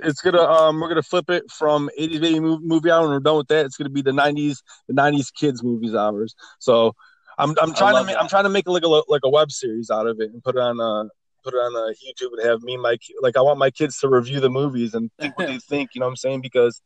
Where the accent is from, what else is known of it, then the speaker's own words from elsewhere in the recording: United States; Whatever facet in America it is, because I'm American, I don't know nothing else.